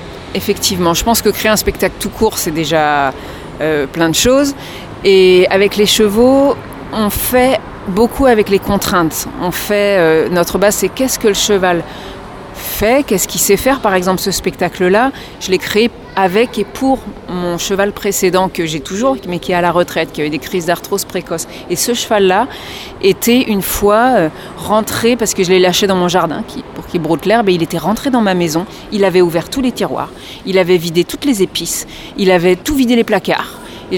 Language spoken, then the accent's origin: French; Brittany, France; je suis originaire de Bretagne.